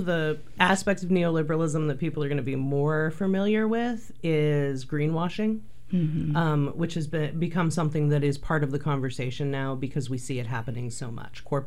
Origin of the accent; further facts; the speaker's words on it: Oregon, United States; I am from here, so I grew up in Oregon